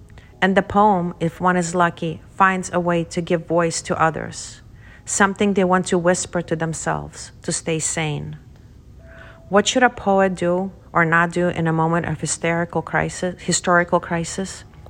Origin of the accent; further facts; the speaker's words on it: Kyiv, Ukraine; As a child growing up in Kyiv, I traveled to the Black Sea with my parents, but never to Odessa.